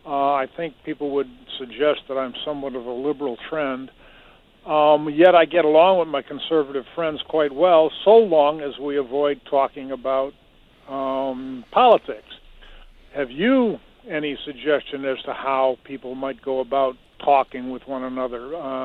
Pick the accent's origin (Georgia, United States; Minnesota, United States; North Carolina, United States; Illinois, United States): Illinois, United States; Chicago; also born or lived in rural Midwest; now in Maine, United States; I'm from Chicago originally, and I went to school, college, whatever you want to call it, in the rural Midwest, and then I moved to Maine